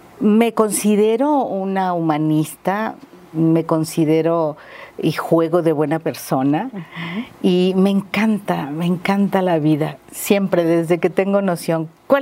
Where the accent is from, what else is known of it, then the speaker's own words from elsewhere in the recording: Mexico City, Mexico; now in Morelos, Mexico; Soy de la Ciudad de México, pero llegué aquí.